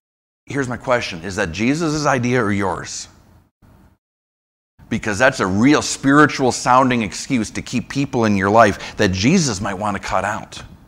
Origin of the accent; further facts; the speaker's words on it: St. Paul, Minnesota, United States; Growing up in St. Paul, basketball was my idol for a long, long time.